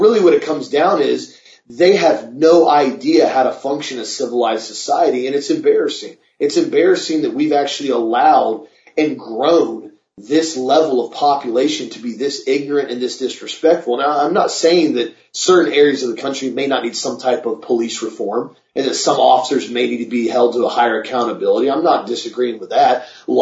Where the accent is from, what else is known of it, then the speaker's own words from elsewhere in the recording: Florida, United States; as a young child, I grew up in Florida, especially Central Florida, which is very, you know, is a remote area. It's all orange groves around here, very conservative area.